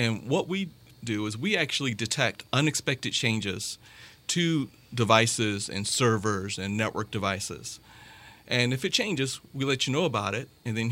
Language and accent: English; Indiana, United States; Well, I grew up here in Northwest Indiana